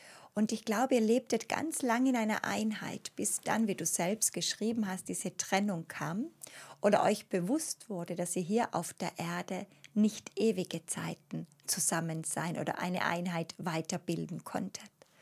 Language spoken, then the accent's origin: German; Bavaria, Germany; Aufgewachsen in Oberbayern, damals noch in sehr armen Verhältnissen.